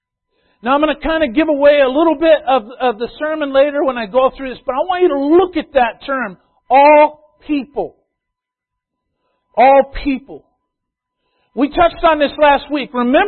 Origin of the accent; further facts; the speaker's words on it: United States; well, sure, you know, I'm an American.